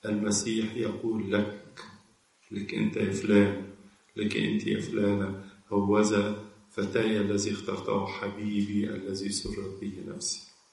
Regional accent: Egypt; يعني كلنا كمصريين نعرف الهرم

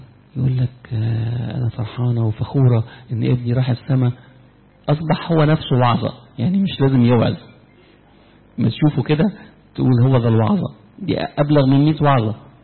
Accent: Upper Egypt, Egypt; accent: Sa'idi; بتكلم صعيدي، الحمد لله. يعني ايه؟ تنسى لغة بلدك؟

